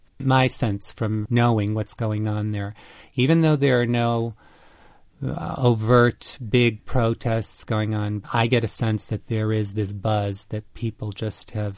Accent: United States; by being an American who spoke their language

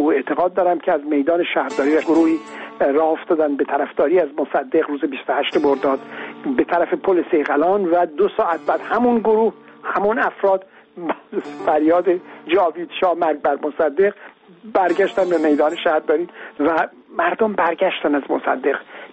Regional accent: Rasht, Gilan, Iran; میدونید من اهل گیلان هستم، اهل رشت هستم

